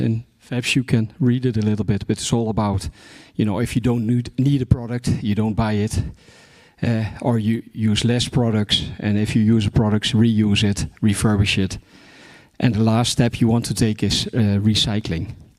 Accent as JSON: {"language": "English", "country": "Netherlands", "second_language": "English", "said": "Ich bin Holländer. … I'm from the Netherlands."}